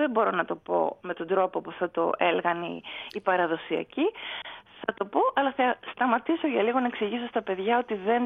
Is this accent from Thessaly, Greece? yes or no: yes; Karditsa, Thessaly, Greece; γιατί κατάγομαι από την Καρδίτσα, από τη Θεσσαλία